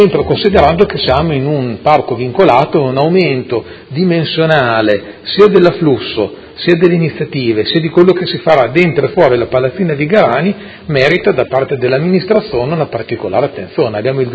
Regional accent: Modena, Emilia-Romagna, Italy; l'indicazione è quella di chiudiamo un'iniziativa che da modenese è apprezzata

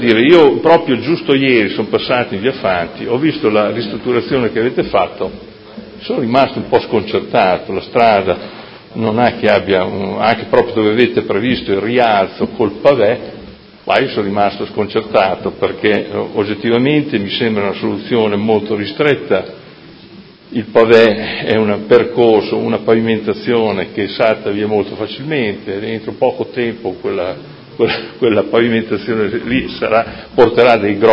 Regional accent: Modena, Emilia-Romagna, Italy; io da modenese

